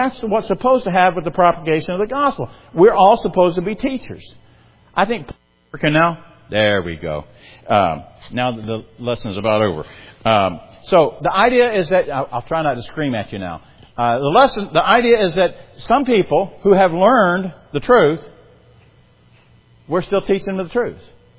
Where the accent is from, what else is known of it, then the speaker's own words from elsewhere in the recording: South Carolina, United States; now in Indiana; I came from South Carolina and went to Indiana.